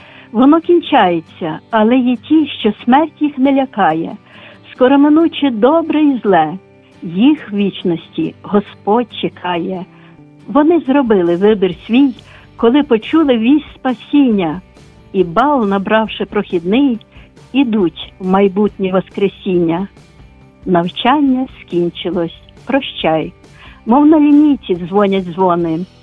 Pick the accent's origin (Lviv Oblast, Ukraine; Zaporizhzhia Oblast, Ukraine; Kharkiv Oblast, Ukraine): Lviv Oblast, Ukraine; Lviv; я також зі Львова.